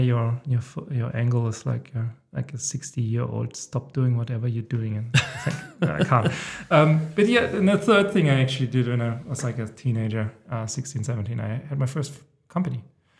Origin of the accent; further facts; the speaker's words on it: Germany; I'm originally from Germany. I think probably everybody has guessed it so far. I come from a small town in the south of Germany, 6,000-7,000 inhabitants. I think founded by the Romans